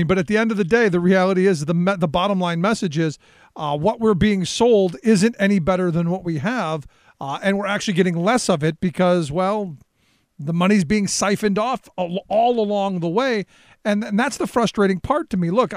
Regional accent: Cleveland, Ohio, United States; you look at urban areas across the country where I grew up in Cleveland, there's tons of them.

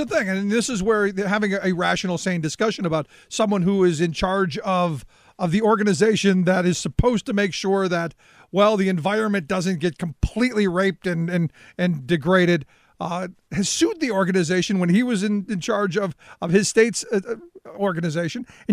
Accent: Cleveland, Ohio, United States; I grew up, like you said, I grew up in Cleveland, the home, in my view, the home of the Clean Air and Water Act, because the air was terrible.

